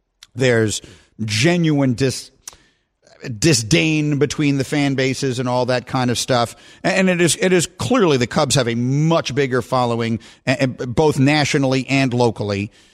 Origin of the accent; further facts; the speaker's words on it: New York, United States; Like, when you go outside of New York and you tell people, I'm from New York, oh, are you a Giant fan? No, I root for the Jets.